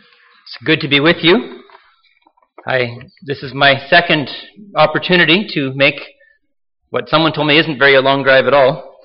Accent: Toronto, Ontario, Canada; growing up in Toronto

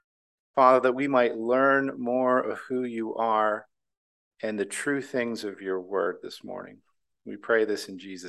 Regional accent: Ontario, Canada; That may be a product of growing up in Southern Ontario

